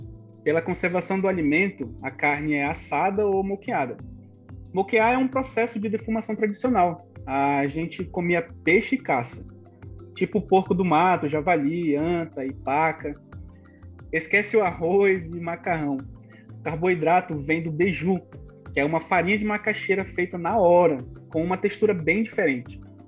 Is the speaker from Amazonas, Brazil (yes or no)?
yes; Manaus, Amazonas, Brazil; Eu não falo 100% do meu idioma, porque eu fui criado em Manaus. A minha mãe saiu da aldeia um pouco antes de eu nascer, junto com meus avós, por causa das complicações na gravidez.